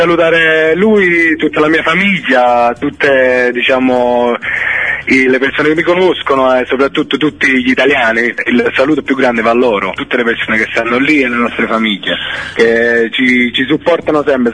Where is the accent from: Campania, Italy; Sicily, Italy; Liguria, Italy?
Campania, Italy; Persano; Io sono originario di Persano